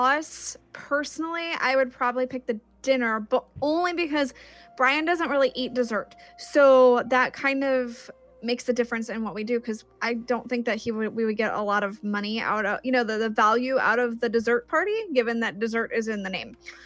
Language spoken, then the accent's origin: English; Missouri, United States; I'm from Missouri too